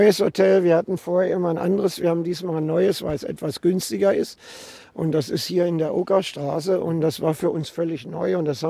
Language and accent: German; Braunschweig, Lower Saxony, Germany; now in Limburg an der Lahn, Germany; Ich bin hier groß geworden. Also ich bin einmal Löwe, immer Löwe, wie das so schön heißt in Braunschweig.